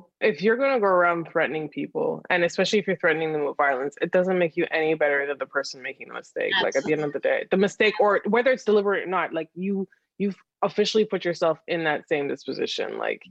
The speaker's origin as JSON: {"language": "English", "country": "Canada", "said": "I'm Canadian, so yeah, I don't have a president."}